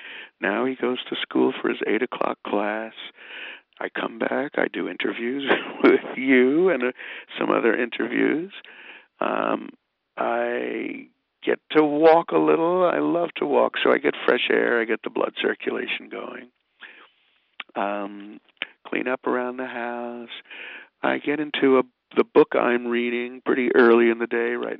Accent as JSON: {"language": "English", "region": "New York", "country": "United States", "said": "I'm a New Yorker that has so much stimulation that to have quiet and to read is more a pleasure than to hear music."}